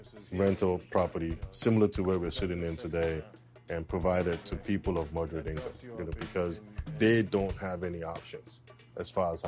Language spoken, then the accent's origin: English; Lagos, Nigeria; It was fantastic growing up in Lagos.